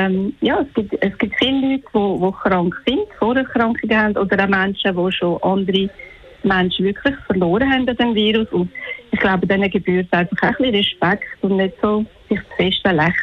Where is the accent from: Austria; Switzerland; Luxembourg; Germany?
Switzerland; egal was man bei uns in der Schweiz bestimmt, wir haben dermaßen das Gefühl, oder jeder Einzelne, wir sind so frei und so ein freies Land